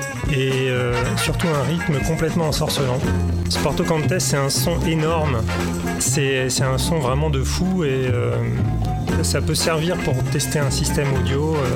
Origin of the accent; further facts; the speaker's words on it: Compiègne, Hauts-de-France, France; Je viens de là où je suis arrivé, c'est-à-dire la région de Compiègne, la Picardie.